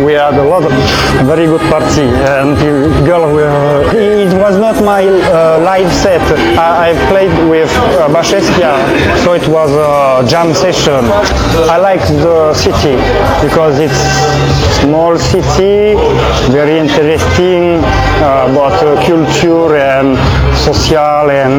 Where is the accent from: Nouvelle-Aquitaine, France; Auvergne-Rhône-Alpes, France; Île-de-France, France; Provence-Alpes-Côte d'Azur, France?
Provence-Alpes-Côte d'Azur, France; Marseille; English is a second language; I'm coming from Marseille. Marseille is of France, and Marseille is very, a lot of different kind of people. A lot of poor, a lot of rich, black people, Arabian, white people.